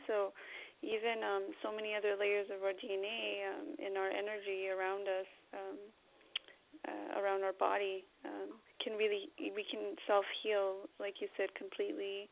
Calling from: California, United States; Hi, this is … from California.

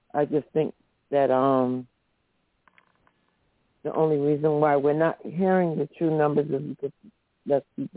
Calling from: New Jersey, United States; I'm calling from Northern New Jersey. I'd rather not say the city.

